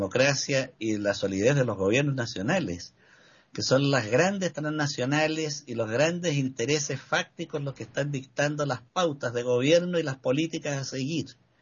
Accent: Chile; como ciudadano chileno y ciudadano del mundo

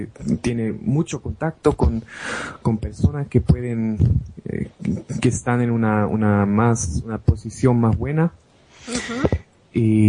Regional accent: Bavaria, Germany; accent: Franconian; Spanish is a second language; norte de Bavaria, es la región Franconia. Franconia es así, tienen ciudades como Nuremberg o Erlangen o Bamberg o Bayreuth, por ejemplo, y tenemos nuestro dialecto, no hablamos el dialecto de Bavaria, si tenemos nuestro dialecto francón

